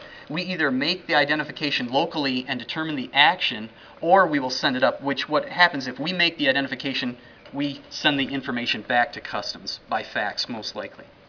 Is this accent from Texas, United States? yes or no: yes; Los Indios, Texas, United States; I'm from Los Indios, Texas. That's approximately 20 miles from the Brownsville area of Texas, deep in the south.